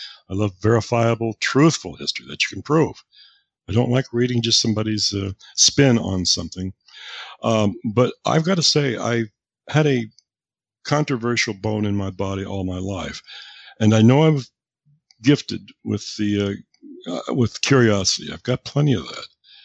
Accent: the West, United States; I was raised in the West, so I just by osmosis came in contact with it

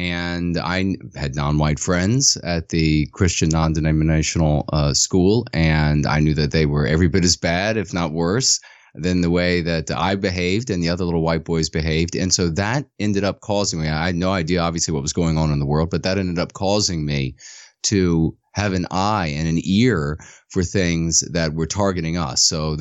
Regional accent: Virginia, United States; I'm a Southerner from Virginia, very proud of being a Southerner, and family fought in the war for Southern independence.

